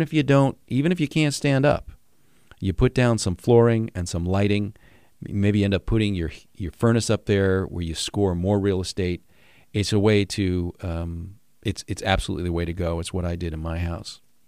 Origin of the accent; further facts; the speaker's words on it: New York, United States; I grew up in New York. I love basements.